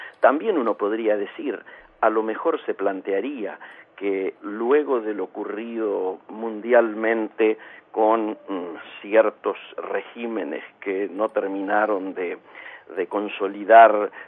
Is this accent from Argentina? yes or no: yes; Argentina; me parece que amerita que, digamos, nos enorgullezcamos como argentinos